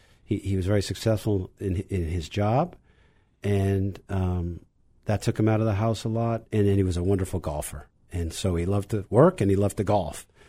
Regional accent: Burlington, Vermont, United States; So I grew up in Burlington, Vermont. I have an older brother and sister, and my father worked for the Episcopal Diocese of Vermont.

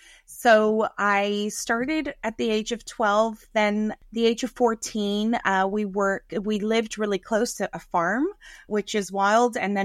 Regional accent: Greece; English is a second language; now in Canada; I had my Greek because I immigrated over from Greece.

